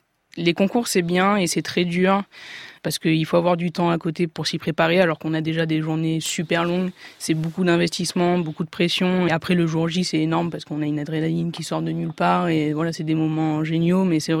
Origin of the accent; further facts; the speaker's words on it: Nice, Provence-Alpes-Côte d'Azur, France; En fait, moi je suis niçoise, donc j'ai vécu 17 ans à Nice.